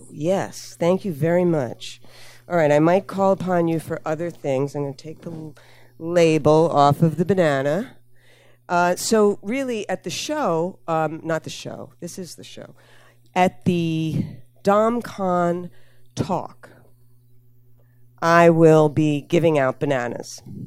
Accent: Philadelphia, Pennsylvania, United States; in Philly, my hometown.

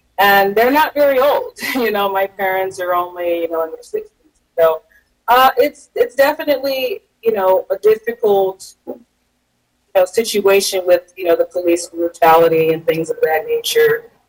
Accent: Alabama, United States; I'm from the Deep South

